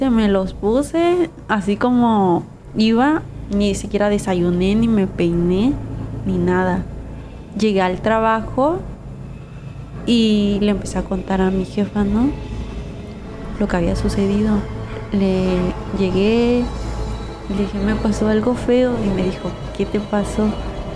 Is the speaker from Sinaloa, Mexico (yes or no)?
no; Guerrero, Mexico; now in Tijuana, Mexico; actualmente yo soy de Guerrero, radico en Tijuana, tengo 8 meses aquí